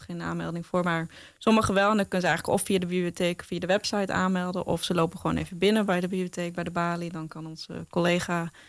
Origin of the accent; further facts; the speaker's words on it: Drachten, Friesland, Netherlands; Ik kom zelf uit Drachten.